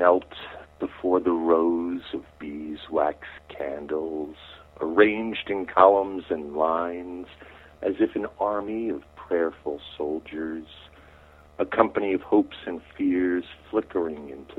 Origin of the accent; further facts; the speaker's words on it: Queens, New York, United States; That's because I'm from Southern Queens.